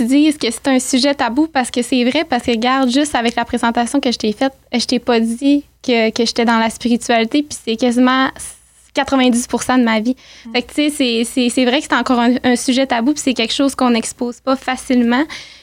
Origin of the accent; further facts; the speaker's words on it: Saint-Prime, Quebec, Canada; now in Saguenay, Canada; Moi, je suis une petite fille du Lac-Saint-Jean. J'ai été élevée à Saint-Prime avec mon papa Michel. Fait que depuis que je suis toute petite, c'est ça. Je vis ma petite vie à Saint-Prime avec mon papa.